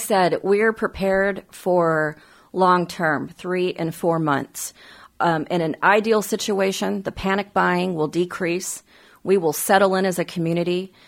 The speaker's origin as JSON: {"language": "English", "region": "Texas", "country": "United States", "said": "I mean, you know, this is Texas. We're very Texan about it."}